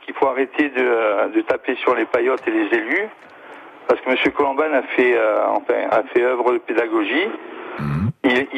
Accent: Corsica, France; Et moi je suis Corse, et j'ai pas envie d'aller vivre ailleurs

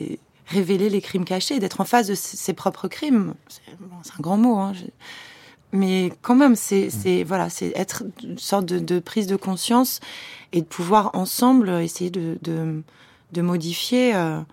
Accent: Troyes, Grand Est, France; parce que c'était à Troyes, dans ma ville natale, cette histoire

